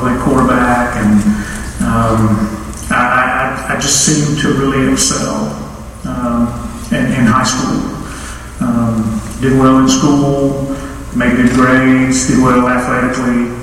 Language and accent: English; Palestine, Texas, United States; moving back to Texas, and so I scheduled my baptism for a church in my hometown of Palestine